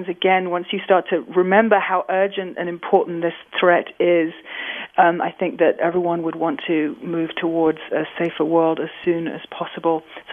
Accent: United Kingdom; accent: British; Or Hiroshima, that's my British accent for you.

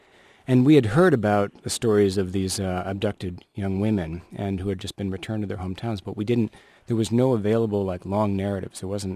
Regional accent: Chicago, Illinois, United States; who was a hero of mine growing up in Chicago.

